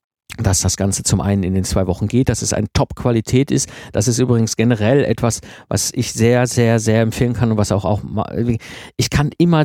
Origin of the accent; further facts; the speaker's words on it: North Rhine-Westphalia, Germany; ich komme aus dem Ruhrpott, ne, zwischen Kohle und Stahl aufgewachsen